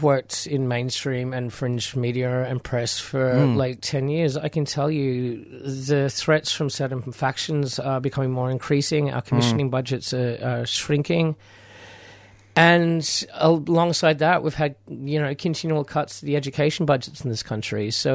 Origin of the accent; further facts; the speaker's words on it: Queensland, Australia; So, unfortunately, I am from Queensland.